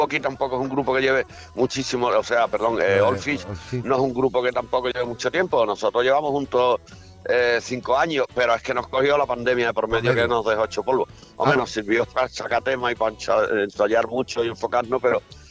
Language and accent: Spanish; Cádiz, Andalusia, Spain; born there; aunque seamos, somos de la bahía